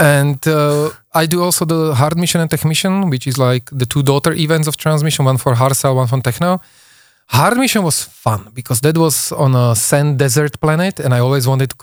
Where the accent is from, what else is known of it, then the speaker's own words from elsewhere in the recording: Slovakia; English is a second language; and I'm from Slovakia.